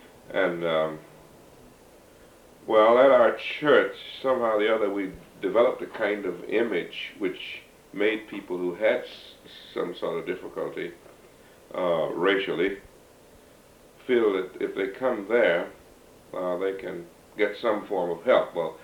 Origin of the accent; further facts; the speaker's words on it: Mississippi, United States; growing up in Mississippi automatically involves one in the civil rights effort, one way or the other.